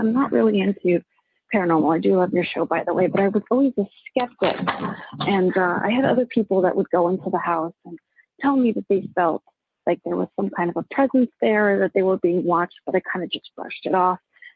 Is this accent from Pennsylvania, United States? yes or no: no; Texas, United States; Hi. I am from Texas.